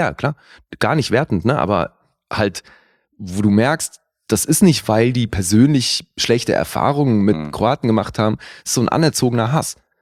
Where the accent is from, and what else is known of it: Switzerland